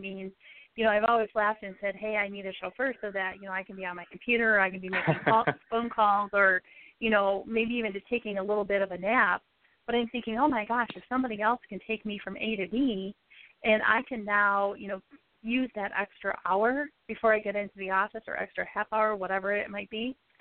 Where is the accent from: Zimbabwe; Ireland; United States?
United States; Grand Rapids, Michigan; I attended the ACE 2017 event last week in Detroit, which I'm from Grand Rapids.